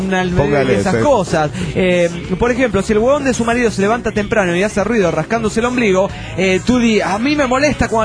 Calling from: Cochabamba, Bolivia; de Cochabamba, Bolivia.

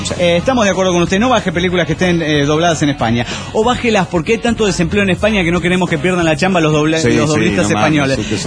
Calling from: Mexico City, Mexico; del DF mexicano.

